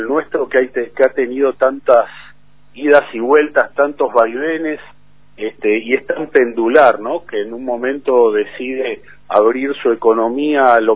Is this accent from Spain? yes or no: no; Argentina; de manera bien profesional como somos en Argentina